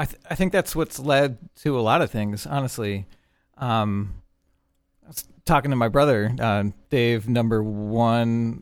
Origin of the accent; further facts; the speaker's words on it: Cincinnati, Ohio, United States; also born or lived in Boulder; We moved from Boulder, Colorado, back to my hometown, Cincinnati / Northern Kentucky, on July 1st.